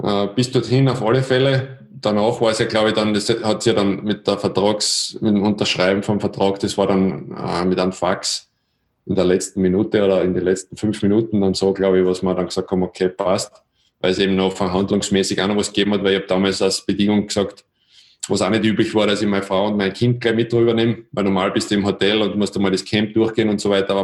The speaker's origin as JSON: {"language": "German", "country": "Austria", "said": "weil dort drüben warst du als Österreicher sowieso zu der Zeit ein Nobody."}